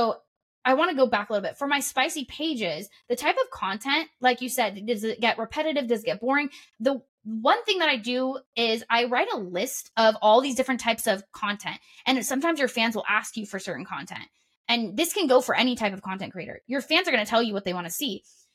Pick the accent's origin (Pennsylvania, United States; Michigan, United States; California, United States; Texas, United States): California, United States; Like I said, I grew up in Northern California, sort of close to San Francisco.